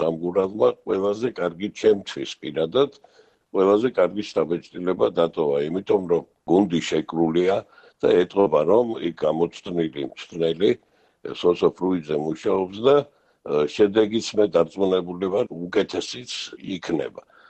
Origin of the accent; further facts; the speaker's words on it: Batumi, Adjara, Georgia; მე როგორც ბათუმელი გულშემატკივარი ვისურვებდი, რომ გამარჯვება ჩვენ მხარეს ყოფილიყოს.